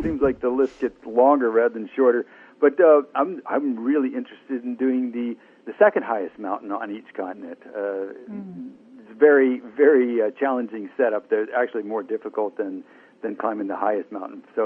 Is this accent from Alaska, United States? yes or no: yes; Alaska, United States; my my hometown mountain in right in Alaska, Denali